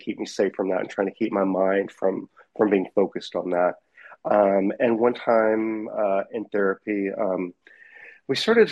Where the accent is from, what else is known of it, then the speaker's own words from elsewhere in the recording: Pensacola, Florida, United States; I'm author of Fault Line, Still Standing. I'm from Pensacola, Florida.